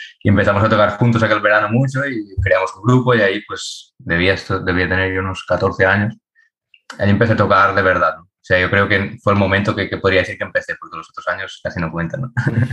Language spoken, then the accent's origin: Spanish; Els Guiamets, Catalonia, Spain; soy de los Guiamets, que es un pueblito ahí en el Priorat, en Tarragona, ¿no?